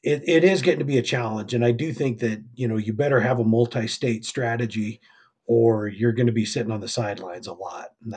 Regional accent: Nevada, United States; also born or lived in Idaho / Arizona; now in Colorado, United States; Well, so I'm actually from Northern Idaho. I was born up there and then kind of raised in Nevada and Arizona. Moved to Colorado in 94.

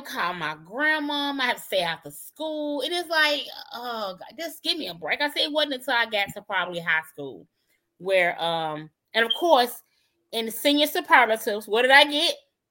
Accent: Memphis, Tennessee, United States; You know, but I'm from Memphis. Who actually does that from Memphis?

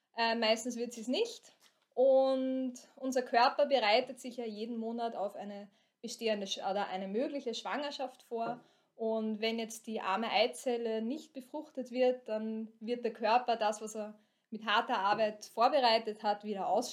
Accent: Hollabrunn, Lower Austria, Austria; now in Vienna, Austria; Ja, also ich komme aus Hollabrunn, Niederösterreich, Weinviertel, wohne jetzt aber in der großen Stadt, Wien.

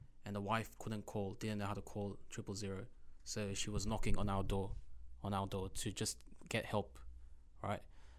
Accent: Punchbowl, New South Wales, Australia; growing up in Punchbowl, you see quite a lot. And but yeah, you know, our area, you know, it's a very diverse community.

